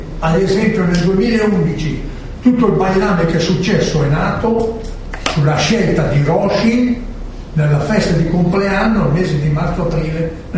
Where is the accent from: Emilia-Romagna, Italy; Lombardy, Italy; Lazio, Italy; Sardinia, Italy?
Lombardy, Italy; Carate Brianza; nel mio paese a Carate fanno ancora sul discorso delle foibe